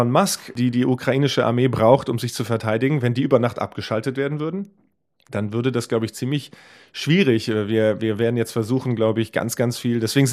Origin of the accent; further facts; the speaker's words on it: Wiesbaden, Hesse, Germany; Ich bin in Wiesbaden aufgewachsen, in der Nähe von einem amerikanischen Soldatenhousing.